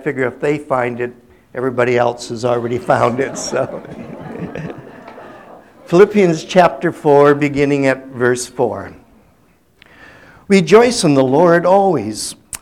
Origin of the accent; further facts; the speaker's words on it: Hamilton, Ontario, Canada; As Mark said, we're from Hamilton. Hamilton is a lot like Pittsburgh, although you've got a better football team than we do.